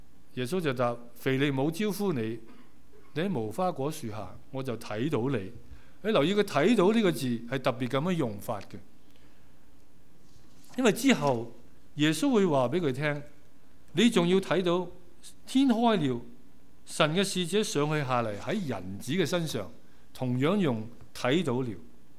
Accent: Shandong, China; 我是山东人嘛，所以有少少的豪气啦，少少啦。

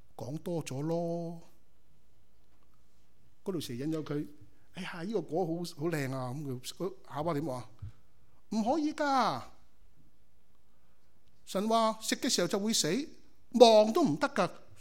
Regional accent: China; 我们中国人更加添啦，未大已经食咗佢

